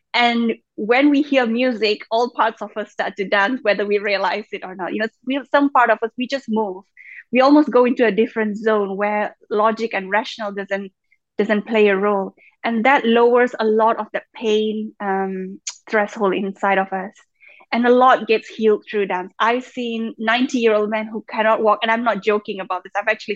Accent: Malaysia; So I was born and brought up in Malaysia, in southeast of Asia. And just to go back one step, I'm of Indian origins. My grandparents are from a combination of India and Africa, but Indian origins.

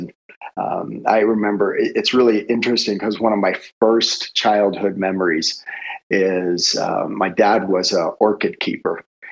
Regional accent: Miami, Florida, United States; I grew up in South Florida, so specifically Miami.

